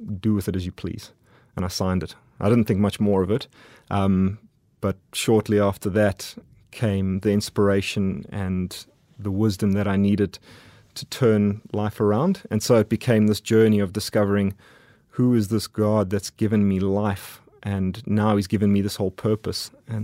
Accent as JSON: {"language": "English", "country": "South Africa", "moved": "yes", "said": "I'm sure you've picked up that I'm South African. And I moved here back in 2011, really looking for something more."}